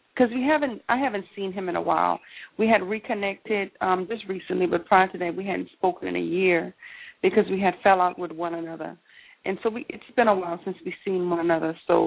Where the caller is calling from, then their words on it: Louisiana, United States; I'm calling from Louisiana.